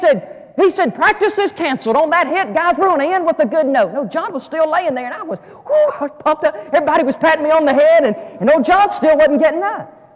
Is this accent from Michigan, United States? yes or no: no; Mobile, Alabama, United States; also born or lived in Monroeville, United States; We moved from Mobile, Alabama to Monroeville, Alabama. And my brother and I enrolled in another school.